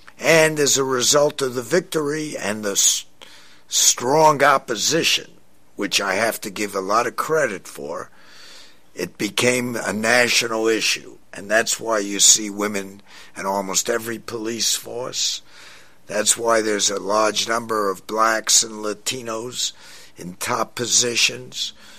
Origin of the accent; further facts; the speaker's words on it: New York City, New York, United States; now in Bay Area, United States; I grew up in Brownsville, Brooklyn, New York City.